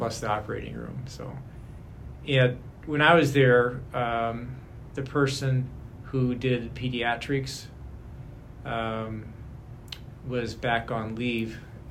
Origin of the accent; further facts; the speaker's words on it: Topeka, Kansas, United States; we had job offers in Fergus Falls and one in my hometown in Topeka, Kansas.